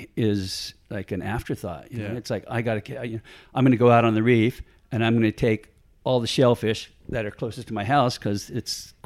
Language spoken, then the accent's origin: English; San Diego, California, United States; moved away as an adult; now in Australia; Yeah, so I grew up in San Diego, California. I'm a Yankee once upon a time, now an Aussie.